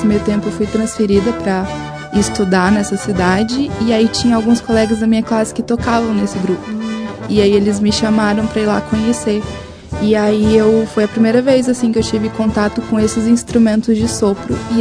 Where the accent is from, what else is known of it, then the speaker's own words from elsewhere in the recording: Goiânia, Goiás, Brazil; also born or lived in Brasília; eu nasci em Brasília, a minha mãe estava morando lá na época, daí eu fui pequena para Goiânia